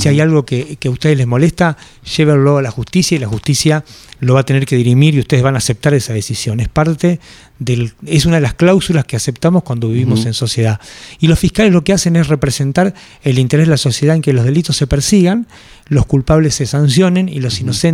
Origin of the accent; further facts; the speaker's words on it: Argentina; Los argentinos no inventamos algo, pero perfeccionamos algo que es muy loco, que es torcerlas.